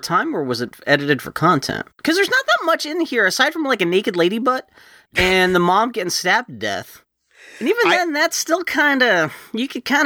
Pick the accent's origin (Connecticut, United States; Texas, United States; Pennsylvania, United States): Pennsylvania, United States; Pittsburgh; I just, you know, from growing up in Pittsburgh, I don't know what James's age is. I was born in 1975.